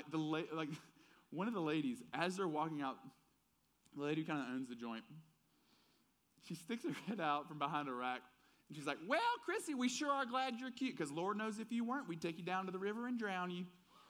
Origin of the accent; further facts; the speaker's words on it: Tuscumbia, Alabama, United States; accent: southern; now in Texas; I brought her back to Tuscumbia to meet everyone. And you can't, I've lost a lot of my southern accent, sadly, in Texas.